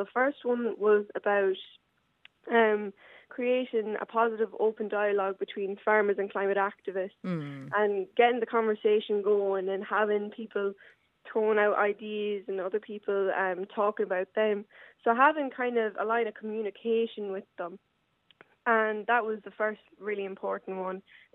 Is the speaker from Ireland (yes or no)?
yes; Leinster, Ireland; So I'm from Offaly. We were a beef farm up until about February.